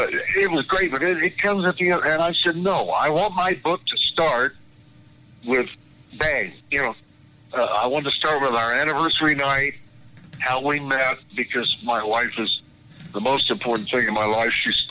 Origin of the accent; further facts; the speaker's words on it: Roswell, New Mexico, United States; Roswell, New Mexico, my hometown